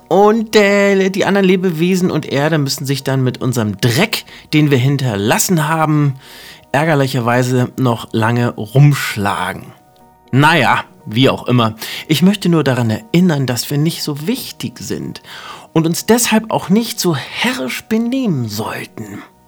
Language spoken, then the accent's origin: German; Sankt Peter-Ording, Schleswig-Holstein, Germany; Wassersport gehört seit meiner Kindheit in St. Peter-Ording, da bin ich von weg geboren, ne?